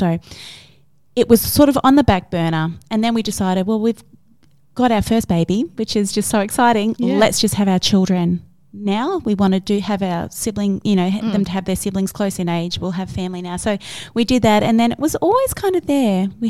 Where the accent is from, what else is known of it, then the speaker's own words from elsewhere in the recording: England, United Kingdom; So, and I was studying teaching. So we're like, and I'm from England.